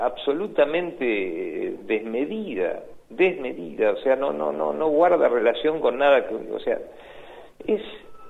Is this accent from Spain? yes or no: no; La Plata, Buenos Aires Province, Argentina; now in Lobos, Argentina; yo soy platense, nací, viví en La Plata hasta que me vine a Lobos, estudié en La Plata, hice mi residencia en el Hospital Italiano de La Plata